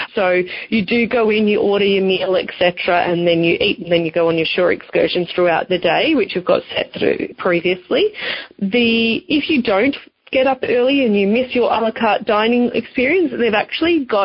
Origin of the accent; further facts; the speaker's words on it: Australia; accent: Australian; as soon as I walked on board, everyone was like, oh, you sound Australian, where are you from, blah, blah, blah.